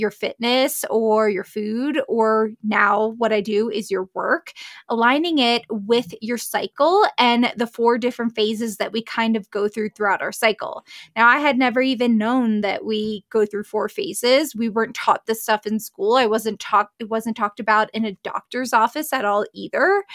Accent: Pennsylvania, United States; now in Jackson Hole, United States; I am originally from Pennsylvania here in the States, and I met my husband, and he lived in Jackson Hole, Wyoming

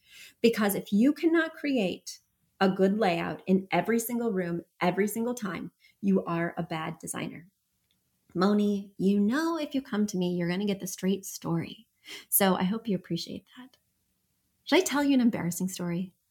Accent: Midwest, United States; I love to wave. I'm from the Midwest.

